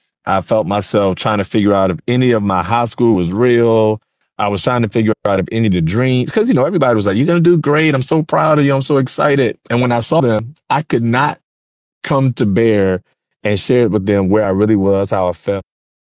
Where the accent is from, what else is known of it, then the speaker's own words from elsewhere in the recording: Virginia, United States; So I am from Virginia.